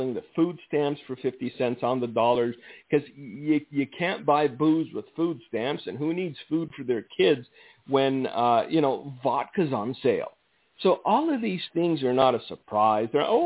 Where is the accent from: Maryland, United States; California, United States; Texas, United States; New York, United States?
California, United States; Look, I grew up in Southern California in a neighborhood that was predominantly migrant or immigrant, all right?